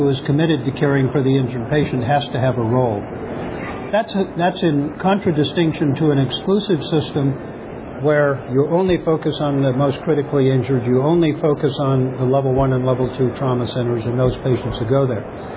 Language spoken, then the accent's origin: English; Wyoming, United States; I grew up in Wyoming, and I talked about growing up in a very small town in Wyoming